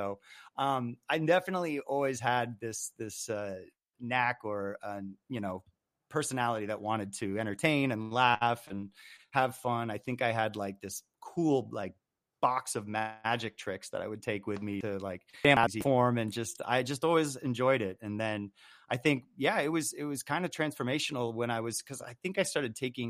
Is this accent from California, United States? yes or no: yes; Los Angeles, California, United States; I think growing up in the Los Angeles area and having, you know, access to some pretty world-class people